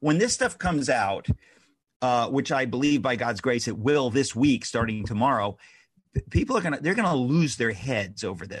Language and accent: English; Jackson Heights, New York, United States; also born or lived in Astoria; I was born in Astoria. I grew up in Jackson Heights.